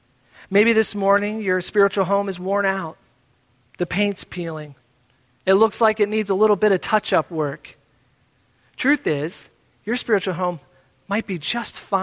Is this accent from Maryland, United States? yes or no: no; Philadelphia, Pennsylvania, United States; I grew up in South Philly and I can go out to the Midwest and you all know what I'm talking about, right?